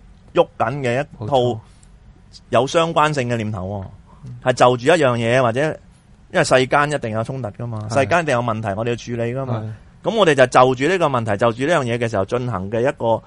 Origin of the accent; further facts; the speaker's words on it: Taishan, Guangdong, China; 譬如咁讲我系台山人